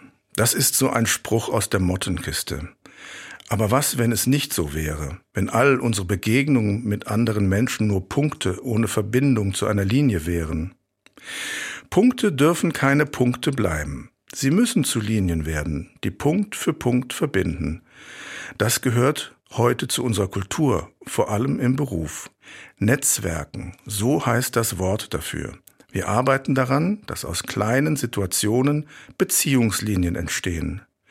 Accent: Frankfurt, Hesse, Germany; also born or lived in Dresden; now in Görlitz, Germany; Meine Heimat ist nicht die Heimat meiner Eltern, das war immer klar. Und doch unfassbar für mich als Kind. Dann führte mich das Leben von Frankfurt nach Dresden und bald weiter nach Görlitz

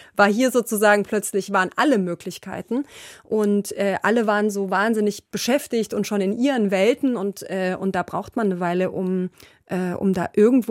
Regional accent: East Germany, Germany; moved away; Also wenn man so als Ossi 1990 auf die Schwäbische Alb kommt

